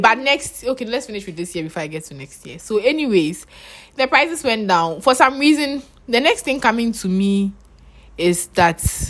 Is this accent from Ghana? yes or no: yes; Ghana; Then from there, we got used to it. As Ghanaian as we are.